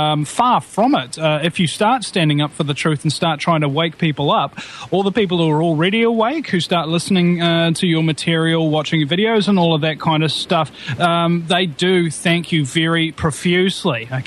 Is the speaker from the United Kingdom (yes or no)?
no; New Zealand; as a New Zealander, I don't kind of, I don't draw any flack from American patriots, but I do draw flack from Kiwi patriots who criticize how I do it, my laugh, and all of these other things.